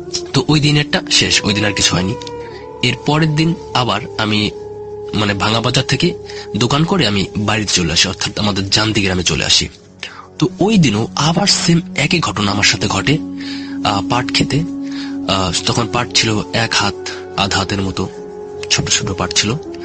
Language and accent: Bangla; Jandi, Dhaka Division, Bangladesh; তো আমার মামা বাড়ি হচ্ছে সদরদি আর আমাদের বাড়ি হচ্ছে জান্দি। মানে ভাঙা বাজার থেকে আমার নানা বাড়িও যতটুকু দূর, ঠিক আমাদের বাড়িও ভাঙা বাজার থেকে ততটুকু দূর।